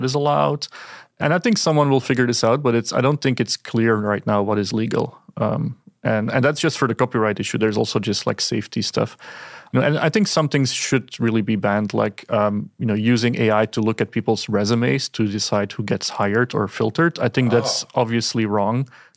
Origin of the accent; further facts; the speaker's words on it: Belgium; now in California, United States; so I'm from Belgium. My wife is from Bosnia. We cannot really live anywhere where not one of us is a foreigner, right? Except in California, I feel like we're both here and no one cares that we have an accent.